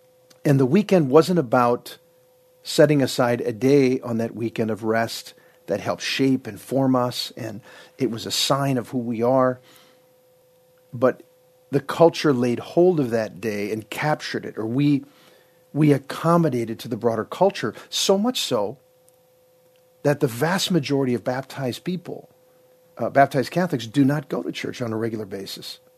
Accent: Minnesota, United States; I remember when I was a little boy in my hometown in southern Minnesota

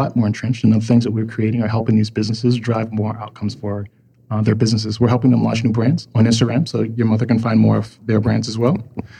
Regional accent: South Carolina, United States; I am originally from South Carolina. I can no longer eat my favorite comfort food.

